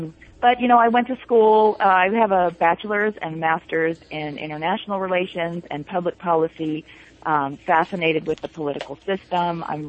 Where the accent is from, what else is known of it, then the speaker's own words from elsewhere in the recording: California, United States; now in Grass Valley, United States; I grew up in the Bay Area. I spent my life, my summers and weekends up here in Grass Valley, where I live now